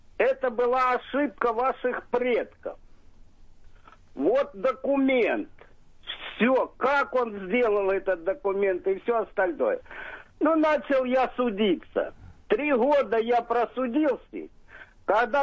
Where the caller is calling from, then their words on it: Oryol Oblast, Russia; Я из Орловской области вам